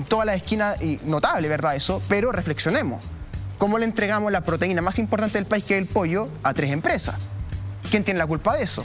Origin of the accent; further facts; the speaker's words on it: Melipilla, Santiago Metropolitan Region, Chile; yo soy de Melipilla